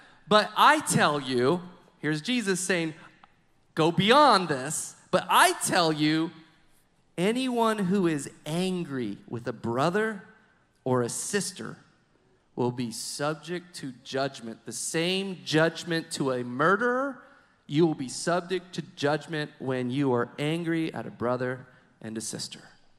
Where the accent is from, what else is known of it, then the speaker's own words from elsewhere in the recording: United States; We grew up in the United States, freedom of religion.